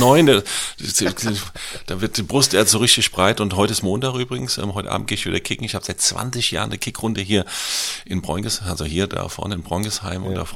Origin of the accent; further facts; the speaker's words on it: Frankfurt, Hesse, Germany; habe früher das Abi geschafft, also als echter Frankfurter